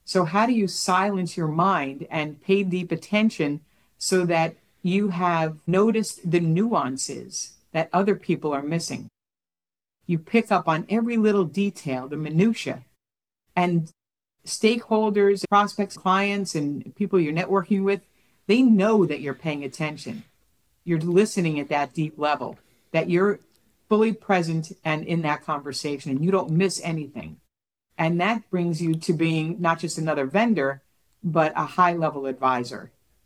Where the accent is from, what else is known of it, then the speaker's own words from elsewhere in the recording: New Jersey, United States; And it's just hard because if you listen to me here, I talk really fast. I'm from New Jersey.